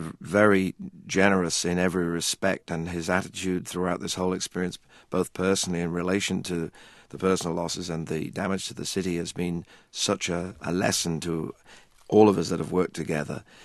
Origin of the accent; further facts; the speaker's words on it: England, United Kingdom; growing up in England